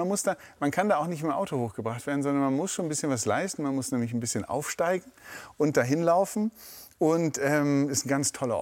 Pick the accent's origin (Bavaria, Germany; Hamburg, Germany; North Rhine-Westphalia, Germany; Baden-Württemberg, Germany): Hamburg, Germany; Ich bin ja Hamburger jung und ich kenne die Elbe noch sehr verschmutzt aus den 80er Jahren. Ich bin 77 geboren